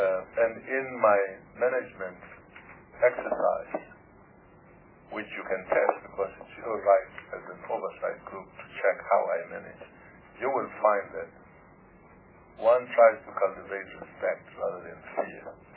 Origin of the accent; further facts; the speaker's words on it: South Africa; No, I don't want to be a politician, but I'm a South African as any.